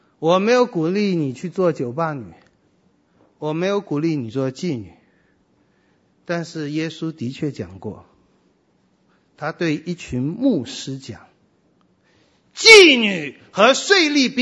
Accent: China; 我们中国人说行行出状元

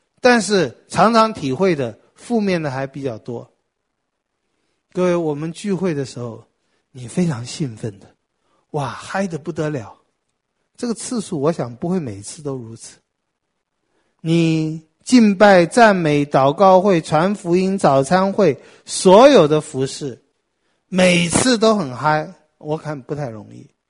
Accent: Taipei, Taiwan; 我家住在和平东路二段温州街那里，哪里是什么乡下，可是小时候就60年前啊，很多地方还荒凉的

